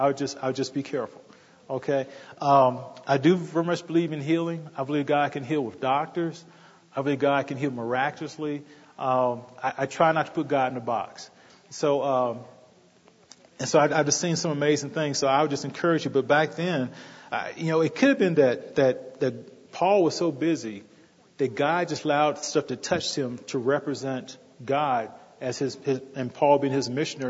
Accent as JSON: {"language": "English", "region": "North Carolina", "country": "United States", "said": "I'm from North Carolina with basketball, so like a religion."}